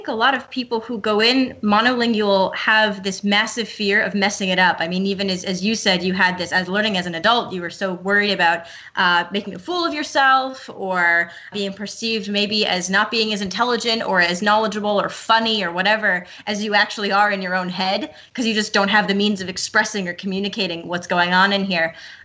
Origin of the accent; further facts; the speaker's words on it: Richmond Hill, Ontario, Canada; So I was born and raised in the Greater Toronto Area. It's in a little town a little bit north. It's not that little. A little north of Toronto itself called Richmond Hill.